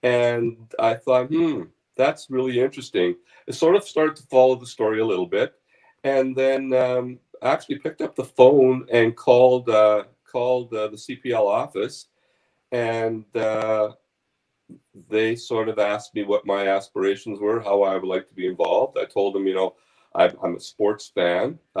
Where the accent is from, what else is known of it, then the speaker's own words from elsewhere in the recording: Saskatchewan, Canada; I'm born and raised in Saskatchewan, lived here all my life.